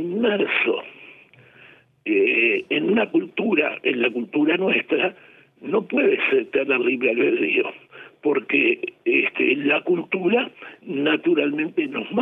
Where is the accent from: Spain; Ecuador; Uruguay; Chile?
Uruguay; como uruguayo judío que soy